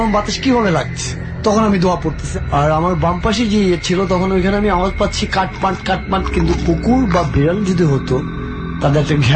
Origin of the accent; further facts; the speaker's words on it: Dhaka, Dhaka Division, Bangladesh; আমার বাড়ি হলো হাজারীবাগ